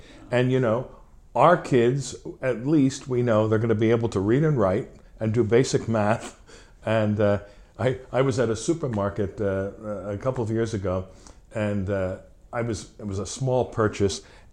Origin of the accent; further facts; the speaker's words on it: Newark, New Jersey, United States; the parish where I grew up in Newark, we never performed a single significant human act off church property.